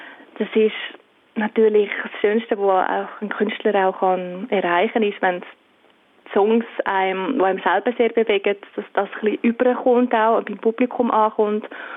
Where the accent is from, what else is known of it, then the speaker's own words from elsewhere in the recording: Zurich, Switzerland; Ich bin eine Singer-Songwriterin und ich bin aus Zürich.